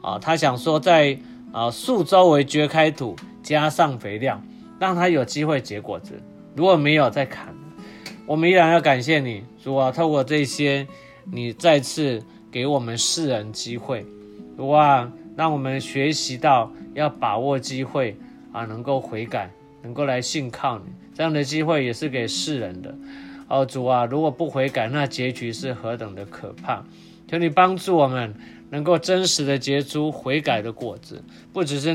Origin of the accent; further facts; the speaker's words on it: Taiwan; 跟我们台湾人想的菜不太一样